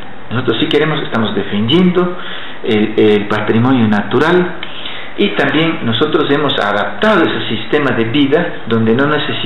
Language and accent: Spanish; Ecuador